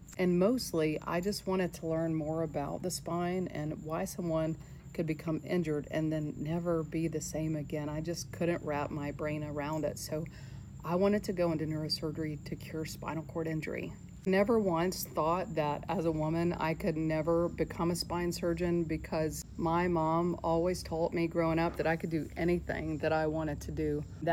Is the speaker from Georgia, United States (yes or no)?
yes; Gainesville, Georgia, United States; I was born and raised right here in Gainesville, Georgia.